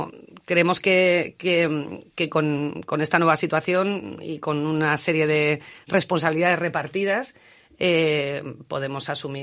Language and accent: Spanish; León, Castile and León, Spain; porque somos leoneses, y porque somos de León